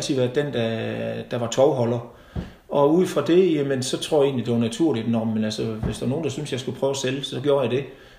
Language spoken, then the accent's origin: Danish; Silkeborg, Central Denmark Region, Denmark; jeg er født og opvokset i Silkeborg